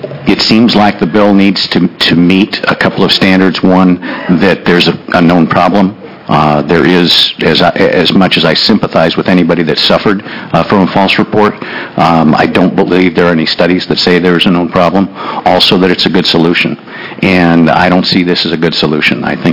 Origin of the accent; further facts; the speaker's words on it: Ashland, Oregon, United States; I'm from Ashland, Oregon.